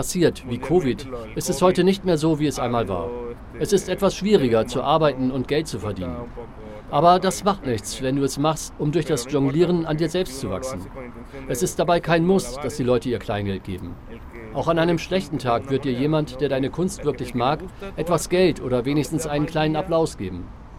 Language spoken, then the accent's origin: German; Peru; moved away as an adult; Ich bin aus Peru und vor ein paar Wochen bin ich 35 Jahre alt geworden.